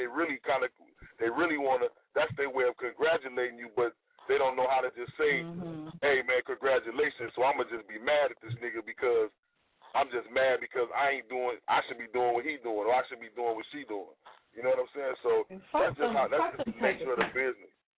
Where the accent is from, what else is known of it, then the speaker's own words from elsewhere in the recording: Chicago, Illinois, United States; You know, music kind of saved my life, you know, growing up in Chicago.